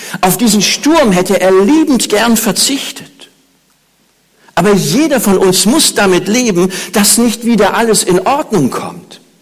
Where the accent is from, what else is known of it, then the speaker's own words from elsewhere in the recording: Bad Oeynhausen, North Rhine-Westphalia, Germany; In meiner Heimatgemeinde in Bad Oeynhausen war ein Mann, der einen schweren Motorradunfall hatte.